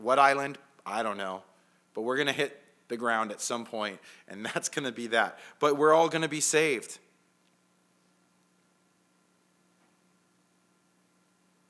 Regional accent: California, United States; we're from California, where it says, you know, 7 days in advance, it's going to rain for 4 days.

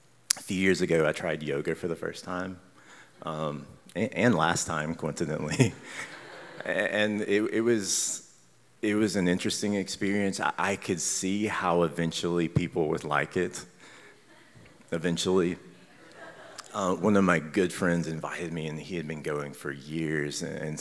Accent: Mississippi, United States; I mean, I'm from Mississippi. Like, if it were to start anywhere, like, that makes sense there.

